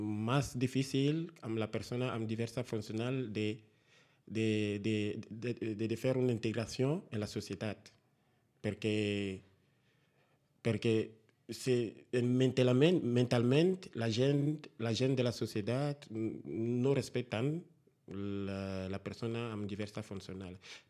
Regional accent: Cameroon; Catalan is a second language; now in Spain; I com soc de Camerún

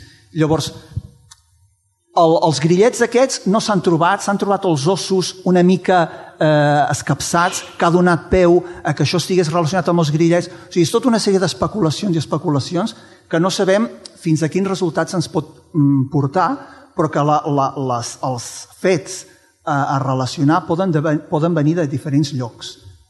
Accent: Girona, Catalonia, Spain; I jo, que sóc de Girona

